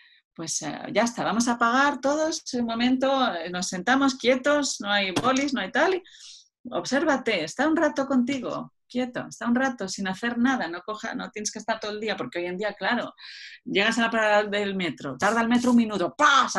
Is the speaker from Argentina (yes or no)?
no; Madrid, Community of Madrid, Spain; also born or lived in Frankfurt / London; now in Mallorca, Spain; Yo he vivido en Madrid, soy de Madrid, he vivido en Madrid, luego he vivido en Frankfurt, en Londres, tal, o sea, siempre hacía megaciudades y hace pues como un año y medio nos vinimos a vivir a Mallorca